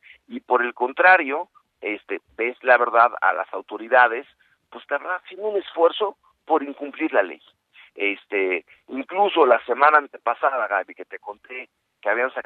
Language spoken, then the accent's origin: Spanish; Mexico; Somos más los mexicanos buenos que queremos que el país avance